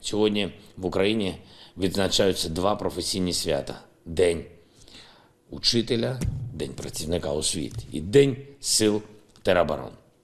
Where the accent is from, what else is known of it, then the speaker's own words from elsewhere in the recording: Kryvyi Rih, Dnipropetrovsk Oblast, Ukraine; Воїнам 129-ї бригади мого рідного Кривого Рогу